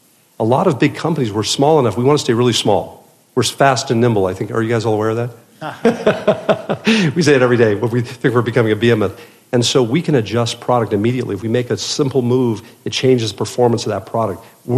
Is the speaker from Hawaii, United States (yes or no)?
yes; Hawaii, United States; It felt like when I grew up in Hawaii. People felt incredibly privileged to be there.